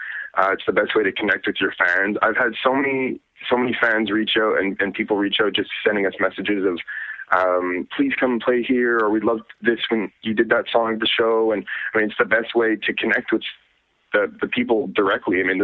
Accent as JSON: {"language": "English", "town": "Montreal", "region": "Quebec", "country": "Canada", "tie": "born or raised there", "said": "I think Montreal, as far as my hometown, Montreal, we've got a ton of festivals already."}